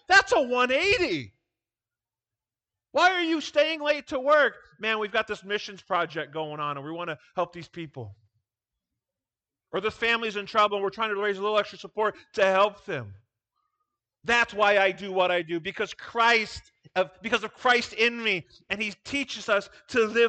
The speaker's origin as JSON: {"language": "English", "region": "Iowa", "country": "United States", "tie": "born or raised there", "said": "I grew up in Iowa. It's a lot of the same stuff."}